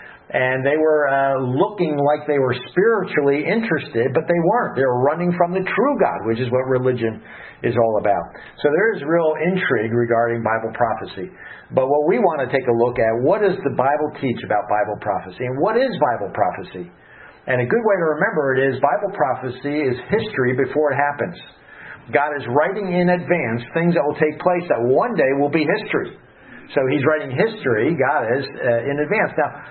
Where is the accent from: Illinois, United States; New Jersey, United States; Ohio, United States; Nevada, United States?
New Jersey, United States; I'm from the Jersey Shore. You look at the Jersey Shore and people are always reading on the beach.